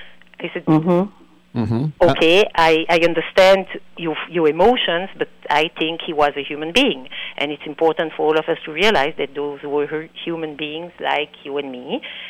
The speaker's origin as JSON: {"language": "English", "town": "Antwerp", "region": "Flanders", "country": "Belgium", "tie": "born or raised there", "first_language": "French", "second_language": "English"}